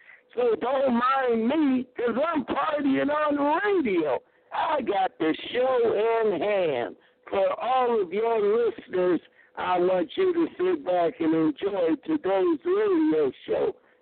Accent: Los Angeles, California, United States; now in Las Vegas, United States; I keep saying the Kings because I'm from Los Angeles

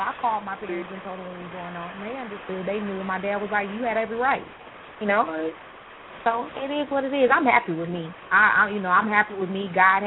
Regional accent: Sacramento, California, United States; So, yes, I'm born and raised in Sacramento. I'm repping Sac all day.

